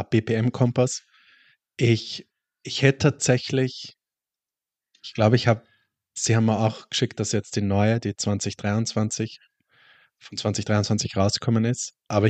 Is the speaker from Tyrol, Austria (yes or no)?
no; Vienna, Austria; Ja, ich bin Österreicher. Ich bin nicht nur Österreicher, ich bin Wiener.